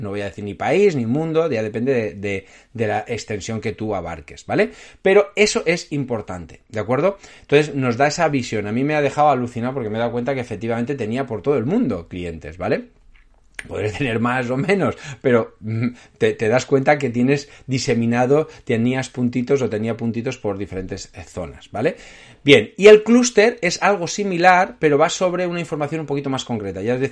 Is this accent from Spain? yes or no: yes; Spain; yo en España, que soy de España